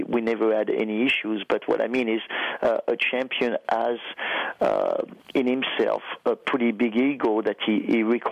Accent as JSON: {"language": "English", "region": "Auvergne-Rhône-Alpes", "country": "France", "tie": "born there", "second_language": "English", "said": "I was born in France about 50 years ago. I was in the French Alps. I was a skier."}